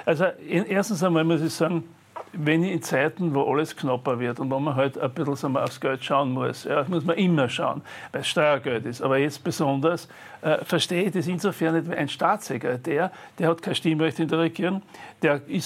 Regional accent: Vienna, Austria; Aber als Wiener sage ich auch zum Krähenreiben

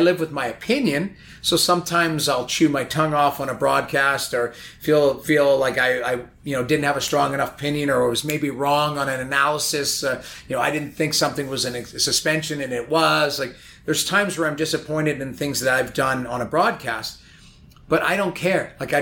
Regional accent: Edmonton, Alberta, Canada; So I grew up in Edmonton.

